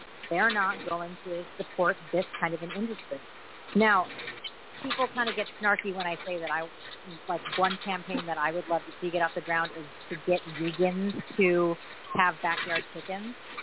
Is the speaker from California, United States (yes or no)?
yes; San Diego, California, United States; In a very liberal place. I grew up in San Diego. Very liberal, right?